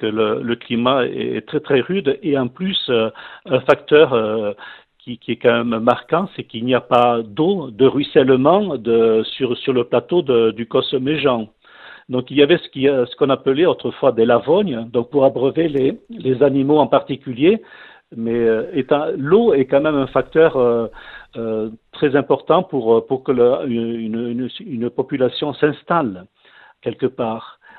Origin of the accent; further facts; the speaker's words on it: Occitanie, France; Et voilà, alors je suis originaire de l'Aubrac